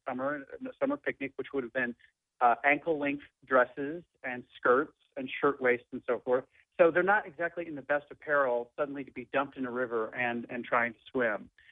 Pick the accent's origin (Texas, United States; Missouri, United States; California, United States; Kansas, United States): Missouri, United States; St. Louis; born or raised there; also born or lived in Chicago